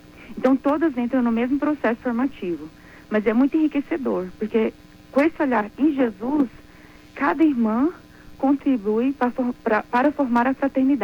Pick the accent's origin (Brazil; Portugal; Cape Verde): Brazil; Anápolis, Goiás; Eu sou de Anápolis, Goiás.